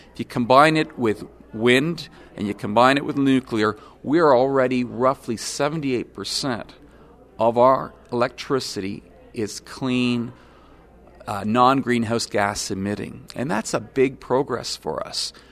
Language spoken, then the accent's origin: English; Canada; We're Canadian. We identify with the land.